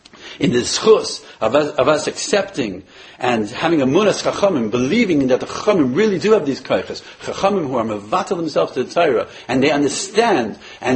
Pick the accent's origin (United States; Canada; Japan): Canada; I was a kid growing up in Canada, and we couldn't wait till the moment that they would land on the moon